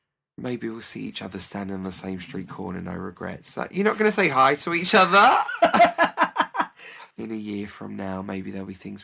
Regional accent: Romford, London, United Kingdom; We are both from Romford, so...

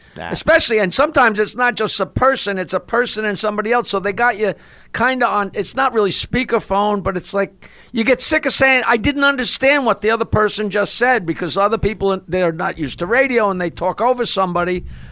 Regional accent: United States; I figured I grew up in America. You grew up in America.

